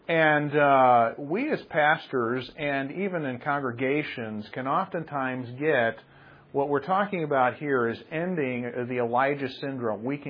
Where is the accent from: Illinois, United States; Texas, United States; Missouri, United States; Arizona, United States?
Illinois, United States; Chicago; also born or lived in South Carolina / Wisconsin; I would say that I'm a Midwesterner. I grew up in Chicago, Illinois area. I grew up there, went to college down in South Carolina.